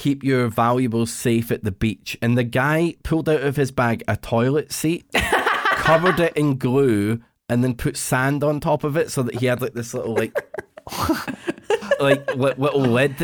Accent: Scotland, United Kingdom; I'm Scottish, man.

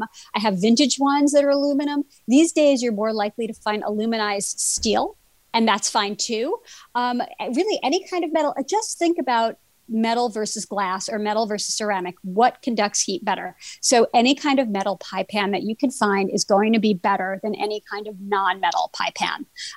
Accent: Brooklyn, New York, United States; Well, you know, I used to say pecan. I was brought up in Brooklyn.

